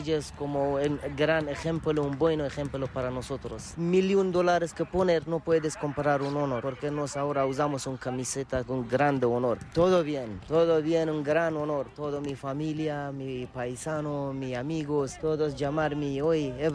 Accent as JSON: {"language": "Spanish", "country": "Afghanistan", "second_language": "Spanish", "said": "Aquí es mi nueva casa. Afganistán es mi país, nueva vida"}